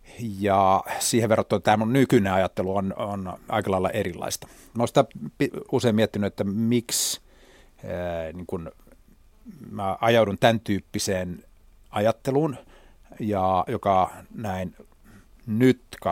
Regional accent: Helsinki, Uusimaa, Finland; mä olen syntynyt Helsingissä. Mun lapsuuden koti on Meilahdessa. Ei kovinkaan kaukana Tamminiemessä siellä yhdessä semmoisessa puuhuvilassa.

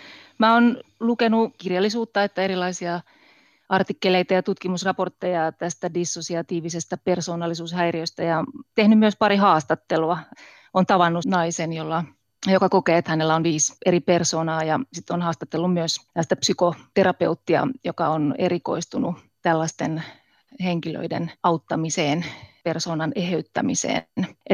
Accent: Kärsämäki, North Ostrobothnia, Finland; Mä löysin sen silloisen kotipaikkakuntani Kärsämäen kirjaston psykologiahyllystä

